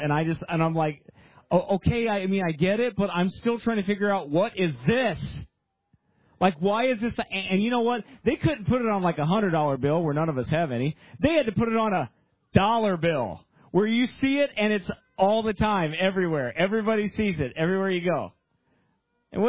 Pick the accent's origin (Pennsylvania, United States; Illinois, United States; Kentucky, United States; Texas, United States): Illinois, United States; I'm some dude from Illinois.